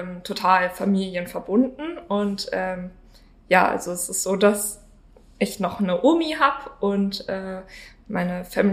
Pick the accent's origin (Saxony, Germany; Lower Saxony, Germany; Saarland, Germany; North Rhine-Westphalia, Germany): Saarland, Germany; Nee, tatsächlich komme ich aus dem Saarland.